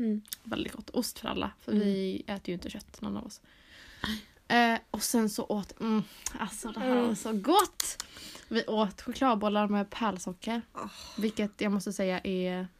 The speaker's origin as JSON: {"language": "Swedish", "country": "Sweden", "said": "Vi är ju äkta svenskar."}